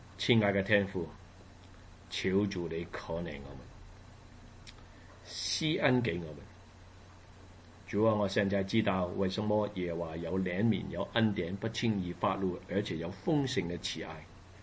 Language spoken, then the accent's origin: Chinese; Hong Kong; 我从来我出生在香港，我住在香港都有二十多年，但是呢我没有去过中国